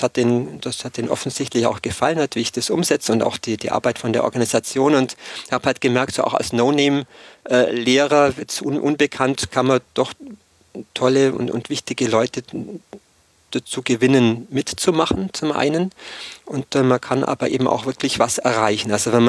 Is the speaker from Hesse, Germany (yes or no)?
no; Bavaria, Germany; im Dorf, wo ich herkomme, im Allgäu in Terkirchdorf